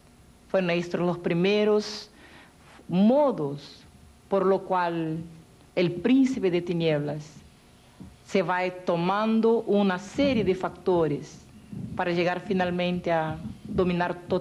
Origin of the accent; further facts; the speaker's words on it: Brazil; las sectas que se caracterizan en mi país, Brasil